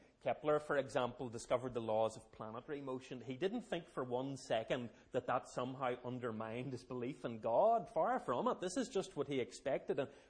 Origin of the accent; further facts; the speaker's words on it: Armagh, Northern Ireland, United Kingdom; I'm originally from Armagh. Now live in Green Island, just outside Carrickfergus, with my wife Kathy and six young children.